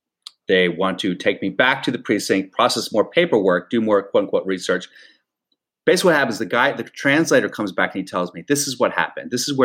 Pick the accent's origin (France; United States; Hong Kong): United States; Now, because I'm an American, I'm an ignorant of history